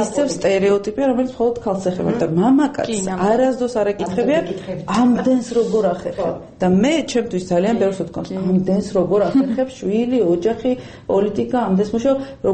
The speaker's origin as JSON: {"language": "Georgian", "region": "Adjara", "country": "Georgia", "said": "მე აჭარიდან ვარ, რეგიონიდან ვარ"}